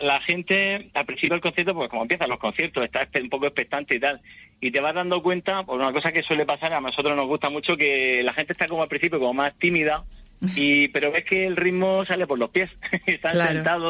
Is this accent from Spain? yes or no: yes; Region of Murcia, Spain; accent: Murcian; Sí, es de por ahí de Murcia.